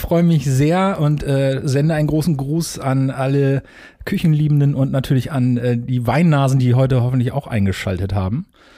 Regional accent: Hamburg, Germany; Ich komme aus Hamburg

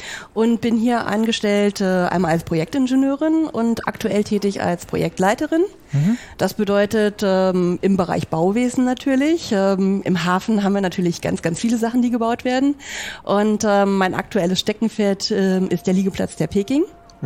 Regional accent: Berlin, Germany; now in Hamburg, Germany; Also ich bin gebürtige Berlinerin, hört man vielleicht nicht mehr ganz so raus, ich hoffe es zumindest. Und bin dort halt eben geboren, aufgewachsen, habe dort auch mein Studium gemacht an der FH. Bin dann aber nach Hamburg gekommen.

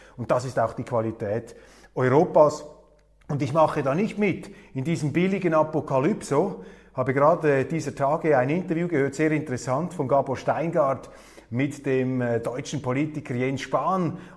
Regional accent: Switzerland; Und als Schweizer sage ich Ihnen, je mehr diese Welt da draußen brennt, desto wichtiger ist es, dass wir unsere Unabhängigkeit verteidigen

